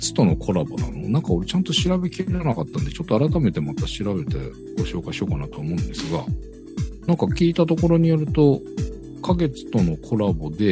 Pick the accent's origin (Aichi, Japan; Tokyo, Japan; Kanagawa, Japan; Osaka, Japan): Kanagawa, Japan; 私の地元である神奈川県なので、